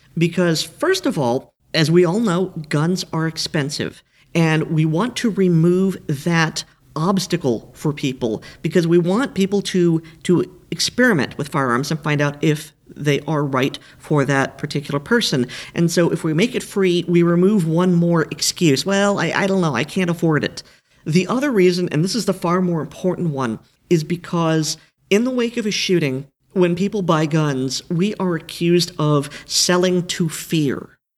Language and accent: English; Daytona Beach, Florida, United States; Well, I have something great coming out of my hometown. The Big 3 East Training Center in Daytona Beach, Florida